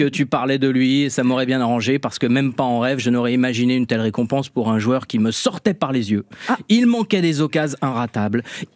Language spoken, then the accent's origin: French; Saint-Étienne, Auvergne-Rhône-Alpes, France; je vais faire ce pourquoi j'ai été embauché sur cette émission en tant que Stéphanois.